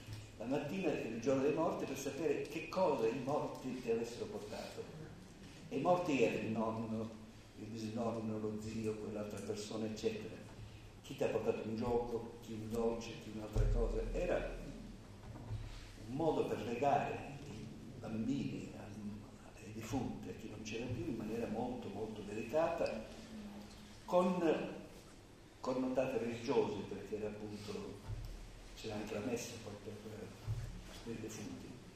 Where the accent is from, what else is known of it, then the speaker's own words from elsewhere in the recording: Sicily, Italy; now in Bologna, Italy; e sono siciliano però.